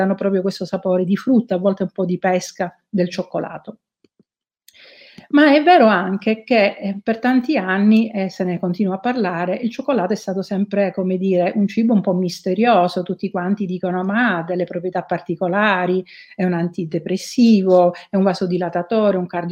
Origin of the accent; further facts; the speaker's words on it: Sicily, Italy; io la conosco bene perché sono siciliana